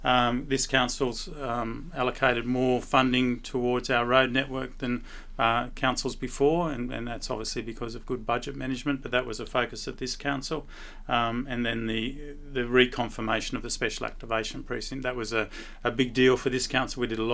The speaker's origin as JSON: {"language": "English", "town": "Moree", "region": "New South Wales", "country": "Australia", "tie": "born or raised there", "said": "I grew up in Baylor Street in South Moree, and graduated from the mighty Corelli High School."}